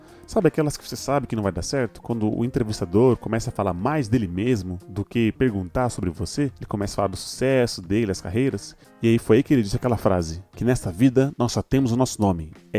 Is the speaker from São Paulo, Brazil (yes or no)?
yes; São Paulo, Brazil; Como eu fui criado em São Paulo, eu falo E com som de I.